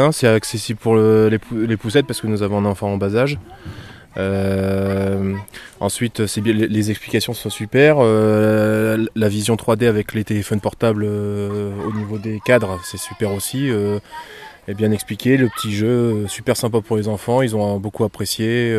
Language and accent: French; Hauts-de-France, France; Nous venons du Nord, du 59.